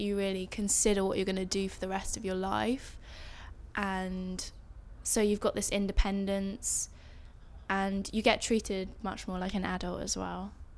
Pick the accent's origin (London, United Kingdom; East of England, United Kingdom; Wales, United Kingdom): London, United Kingdom; I was born in London, actually, in North London, and we moved out, I think, when I was about 11, so there was quite a big chunk of my childhood was spent in the city.